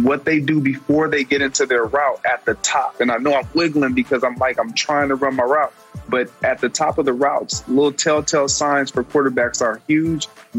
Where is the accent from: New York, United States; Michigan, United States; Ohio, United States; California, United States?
Michigan, United States; Man, I'm from Michigan. And we took Darko Milicic.